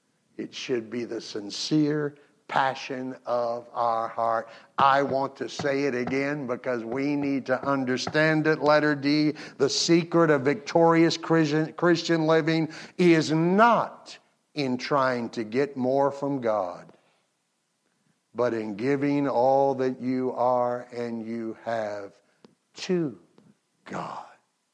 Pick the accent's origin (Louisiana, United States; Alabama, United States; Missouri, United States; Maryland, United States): Alabama, United States; Mobile; But when I came back to Mobile, do you know who was teaching a ladies' conference in my hometown?